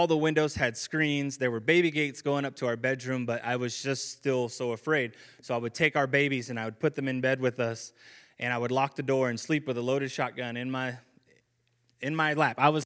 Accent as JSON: {"language": "English", "town": "Wasco", "region": "California", "country": "United States", "tie": "born or raised there", "also_born_or_lived": "Lancaster, California", "said": "I was born in Lancaster, California. I was raised in a very small farming community by the name of Wasco. Wasco, California."}